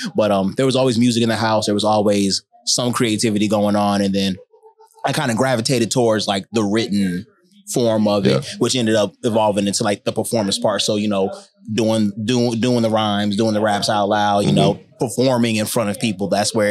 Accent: Charlotte, North Carolina, United States; No, born and raised in Charlotte.

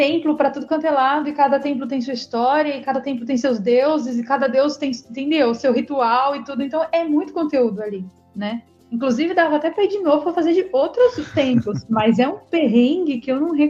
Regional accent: Brazil; born there; cala a boca, nasci no Brasil, sabe assim?

